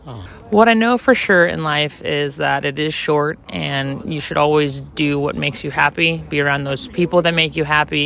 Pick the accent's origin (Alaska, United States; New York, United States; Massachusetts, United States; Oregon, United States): Alaska, United States; Growing up in Alaska, Iditarod's always been a part of my life